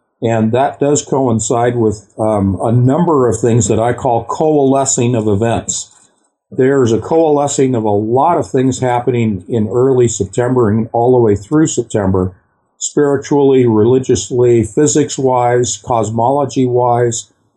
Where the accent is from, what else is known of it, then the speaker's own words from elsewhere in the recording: Lafayette, California, United States; next door to the city of Lafayette, where I grew up, which is next door to Berkeley, where I went to school.